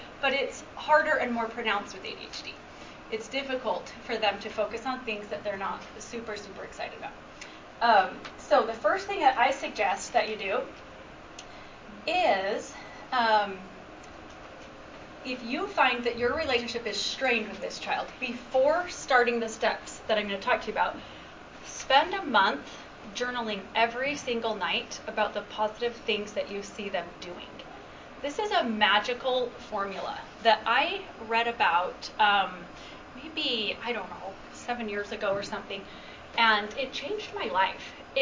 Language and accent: English; Utah, United States; I am from Utah originally, but all my kids were born and raised in Burley, Idaho, so that's why I get to be a part of this Idaho thing. Yeah. So, and I do live in Utah now.